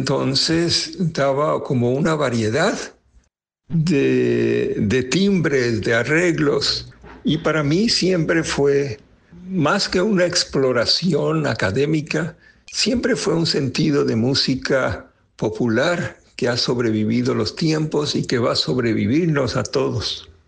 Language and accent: Spanish; Cuba; born there; first language Spanish; como nací en Cuba, yo pues hablo español desde niño